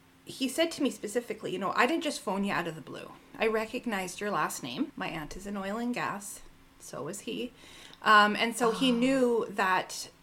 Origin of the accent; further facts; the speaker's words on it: Calgary, Alberta, Canada; now in Rosthern, Canada; and I live out in Rostern. So I think for me, like I'm from Calgary. I'm a true blue city girl